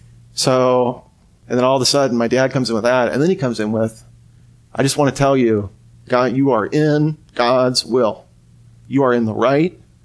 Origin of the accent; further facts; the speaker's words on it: Ireland; Because I'm Irish and that's how we deal with our emotions.